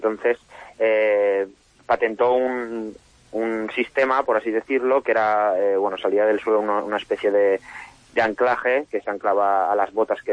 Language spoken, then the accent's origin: Spanish; Valencian Community, Spain; porque yo soy valenciano.